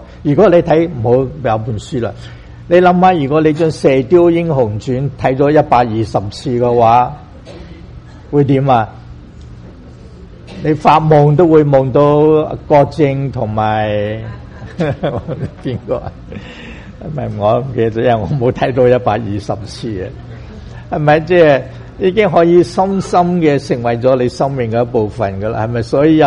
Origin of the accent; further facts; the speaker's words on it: China; 当然我哋会问啦，话我哋中国人又有呢啲嘅睇法